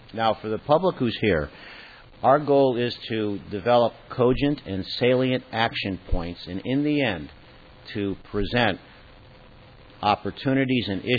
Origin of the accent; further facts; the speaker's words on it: North Haven, Connecticut, United States; from North Haven, Connecticut